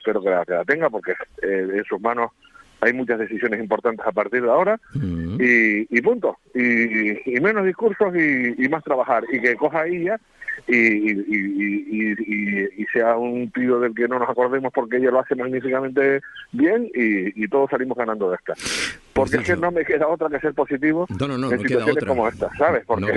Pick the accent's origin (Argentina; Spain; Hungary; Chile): Spain; Canary Islands; cada día somos menos canarias con la actitud que están teniendo algunos de nuestros paisanos